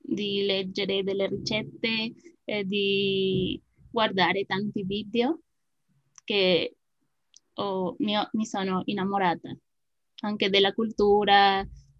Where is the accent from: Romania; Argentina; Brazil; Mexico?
Mexico; Italian is a second language; Anche sono una messicana innamorata della lingua italiana. Abito nello stato del Messico